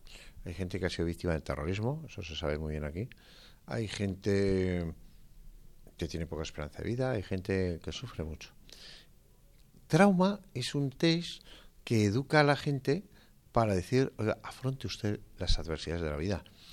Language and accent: Spanish; Estella, Navarre, Spain; y asisto mucho a Pamplona y a mi tierra, que es Estella.